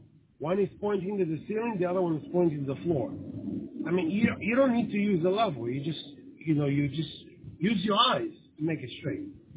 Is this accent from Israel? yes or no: yes; Israel; moved away; Besides the fact that I'm from Israel. In Israel, you know how to do everything.